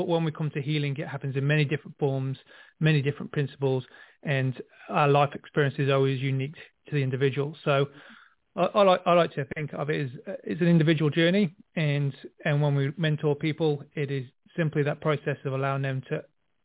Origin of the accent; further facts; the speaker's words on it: England, United Kingdom; moved away as an adult; also born or lived in Melbourne, Australia; now in New Zealand; I grew up in England, like you said, and then I moved to Melbourne, Australia. So I did the country life in England. I did the city life in Australia, and now I'm back to the country life in New Zealand.